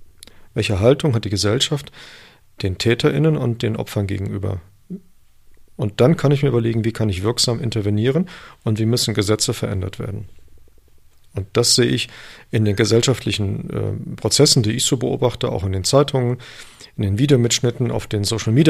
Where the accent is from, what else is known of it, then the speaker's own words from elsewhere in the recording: Cologne, North Rhine-Westphalia, Germany; ich komme aus Köln